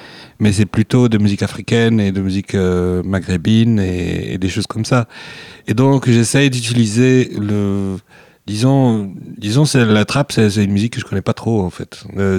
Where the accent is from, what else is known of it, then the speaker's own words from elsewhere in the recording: Tunisia; now in Belgium; Moi je suis tunisien, je vis en Belgique depuis maintenant plus que 13 ans ou 14 ans